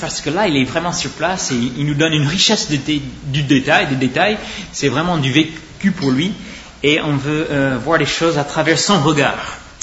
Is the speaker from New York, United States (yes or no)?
no; California, United States; French is a second language; Beaucoup savent, d'entre vous savez que je viens de la Californie. Alors, je connais un peu la géographie californienne, parce que c'est là où j'ai grandi